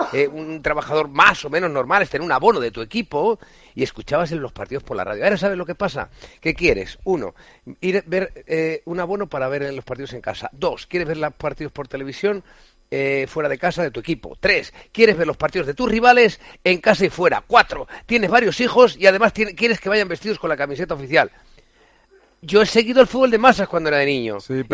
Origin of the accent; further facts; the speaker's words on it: Puertollano, Castilla-La Mancha, Spain; Lo que hacía era que tenía un abono del Calvo Sotelo de Puerto Llano, que era el equipo de mi pueblo, y lo veía en casa.